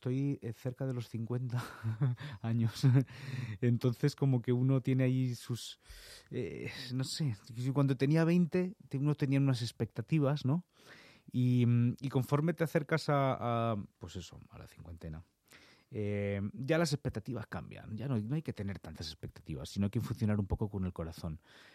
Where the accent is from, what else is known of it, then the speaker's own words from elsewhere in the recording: Spain; now in United States; yo soy español incluso viviendo en California.